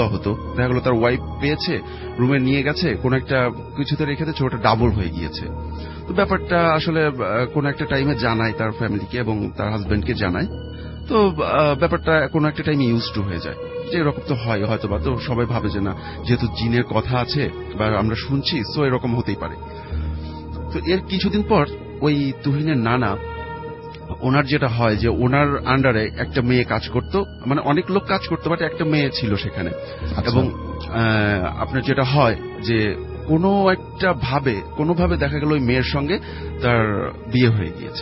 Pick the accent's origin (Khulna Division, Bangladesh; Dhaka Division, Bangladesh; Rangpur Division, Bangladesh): Dhaka Division, Bangladesh; Kamarkhali; now in Uttara, Bangladesh; আমি এসেছি উত্তরা থেকে। আমার যে স্টোরিটা এটা হচ্ছে আমার গ্রামের বাড়ি রাজবাড়ির কামারখালিতে